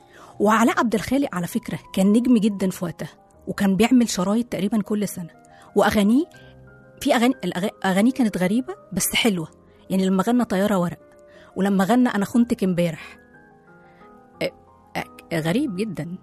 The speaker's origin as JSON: {"language": "Arabic", "country": "Egypt", "said": "وإحنا كمصريين نعشق لبنان واللبنانيين"}